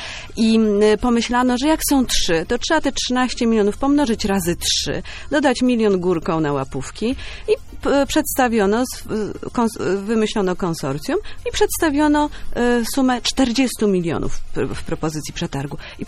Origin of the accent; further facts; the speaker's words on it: Warsaw, Masovian Voivodeship, Poland; Natomiast rzeczywiście ja jestem z Warszawy. Jestem warszawianką.